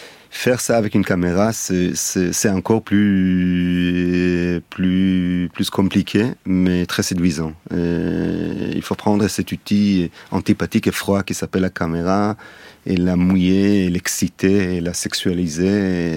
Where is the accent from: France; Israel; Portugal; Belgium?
Israel; Tel Aviv, Tel Aviv District; moi, je suis né à Tel Aviv, j'ai grandi à Tel Aviv.